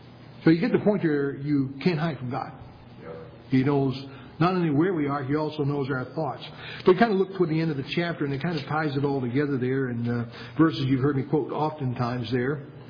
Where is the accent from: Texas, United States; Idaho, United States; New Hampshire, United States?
New Hampshire, United States; born there; I'm waiting for them to kind of search the records down there in West Lebanon, because I was born in New Hampshire.